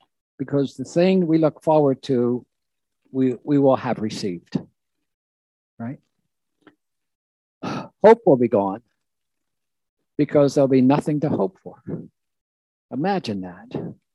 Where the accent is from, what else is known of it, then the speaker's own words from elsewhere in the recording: New Jersey, United States; Now, I'm from New Jersey, so we only live in hope vicariously.